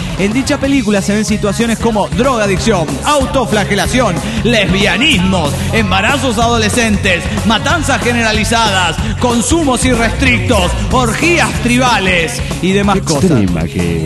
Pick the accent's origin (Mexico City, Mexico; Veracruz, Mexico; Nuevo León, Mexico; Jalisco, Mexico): Veracruz, Mexico; Coatzacoalcos; de Coatzacoacos.